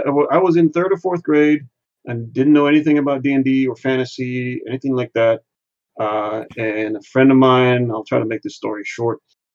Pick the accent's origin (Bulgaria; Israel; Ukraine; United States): Israel; This was actually in Hebrew because I grew up in Israel.